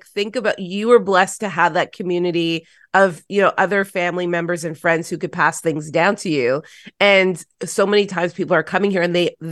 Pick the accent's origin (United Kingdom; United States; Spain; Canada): Canada; Toronto, Ontario; I grew up in Toronto city housing.